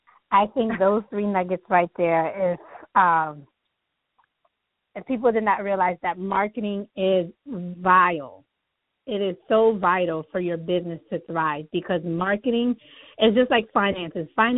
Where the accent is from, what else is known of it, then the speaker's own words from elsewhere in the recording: United States; I love being an American. I thank you for all the opportunities this great nation gives each one of us.